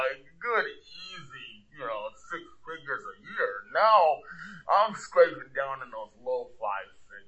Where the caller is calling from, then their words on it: Steepwater, Kansas, United States; I'm from Steepwater, Kansas.